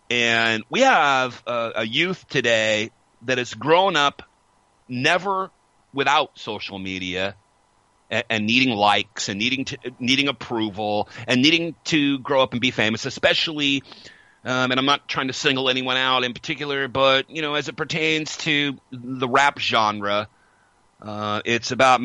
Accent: United States; born there; I was born in the United States. I had a lot of advantages.

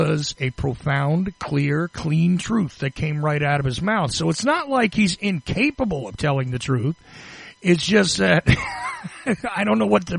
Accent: Northeast, United States; I mean, I'm from the Northeast.

